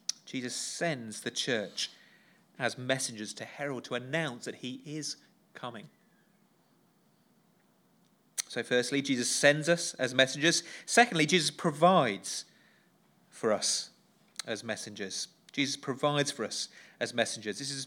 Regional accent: South West England, United Kingdom; I grew up in Dorset, in kind of proper rural little village, back end of nowhere

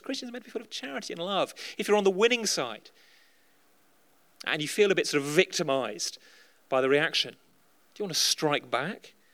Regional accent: United Kingdom; Culturally, we don't use it, do we? Because we're British and it's not the dumb thing.

